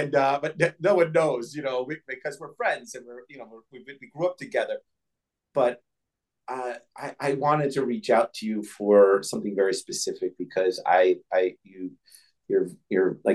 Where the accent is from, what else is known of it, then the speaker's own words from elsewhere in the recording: New York, United States; because I'm a New Yorker, grew up in a Jewish community